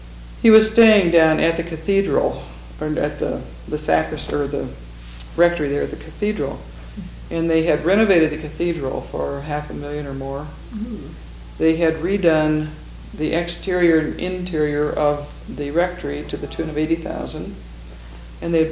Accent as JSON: {"language": "English", "town": "Denver", "region": "Colorado", "country": "United States", "said": "I'm from Denver. Okay. Yeah, I live in Denver."}